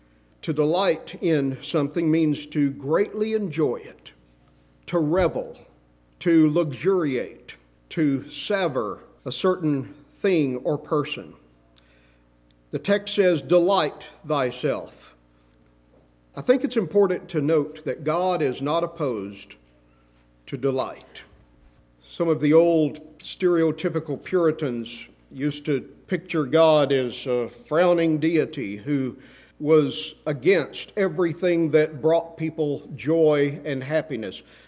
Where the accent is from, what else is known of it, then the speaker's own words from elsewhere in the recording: Muleshoe, Texas, United States; I grew up in Muleshoe Primitive Baptist Church in Muleshoe, Texas.